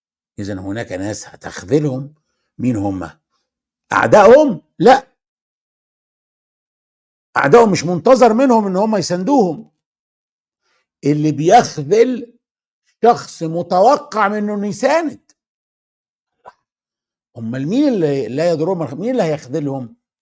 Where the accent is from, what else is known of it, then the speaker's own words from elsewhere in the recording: Egypt; انا فلسطيني من اب وام مصريين، الى ان تتحرر فلسطين ارجع بقى تاني مصري بقى، انما قبل كده انا فلسطيني.